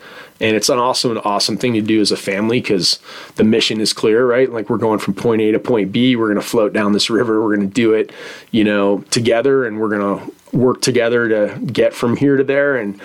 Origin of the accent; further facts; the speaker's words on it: Cleveland, Ohio, United States; No, not really. I grew up in Cleveland, Ohio, but my dad was really into fly fishing.